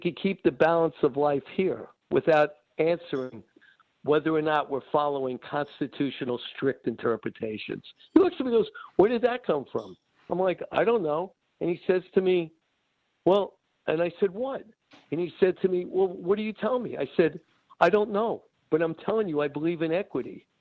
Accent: Miami, Florida, United States; I was the mouth from Miami and the one that didn't shut up.

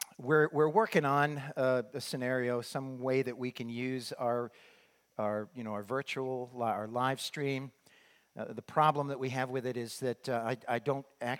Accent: Massachusetts, United States; Because I grew up in Massachusetts, I'm not going to stay home from church just because there's a little snow, right?

